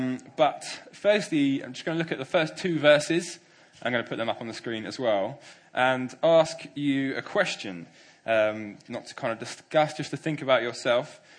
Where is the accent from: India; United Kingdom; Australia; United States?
United Kingdom; Woking, South East England; I grew up in Woking. I was part of the Coin Church, which is part of New Frontiers and now also part of Commission.